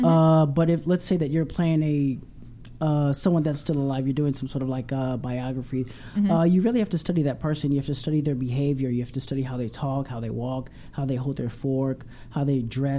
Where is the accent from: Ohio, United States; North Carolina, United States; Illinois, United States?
Illinois, United States; Chicago; Oh, boy. I grew up in Chicago.